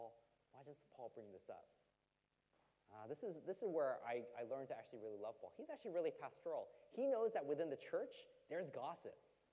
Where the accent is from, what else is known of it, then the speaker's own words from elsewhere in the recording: United States; Growing up in the States, I grew up in a church which only used the organ for worship.